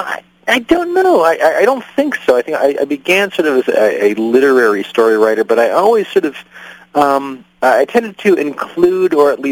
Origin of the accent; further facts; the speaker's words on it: Pittsburgh, Pennsylvania, United States; Yes, I've moved back to Pittsburgh, my hometown.